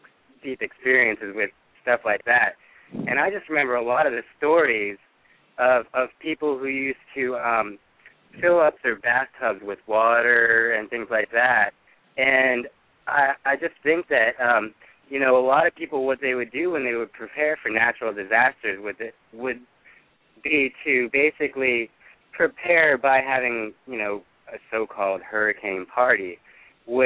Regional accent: New Orleans, Louisiana, United States; I'm from New Orleans.

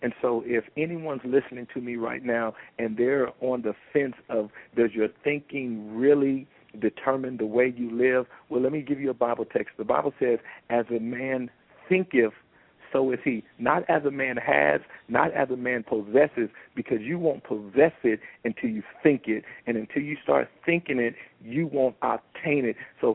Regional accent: Compton, California, United States; I was born in Compton, California, to a single mother, to an environment. Compton, California, when I was growing up, was dubbed as the worst city to live in America.

